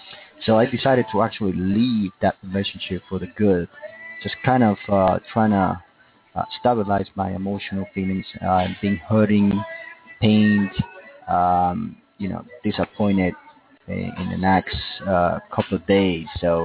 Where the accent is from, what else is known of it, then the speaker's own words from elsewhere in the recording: Arlington, Texas, United States; I'm from Arlington, Texas.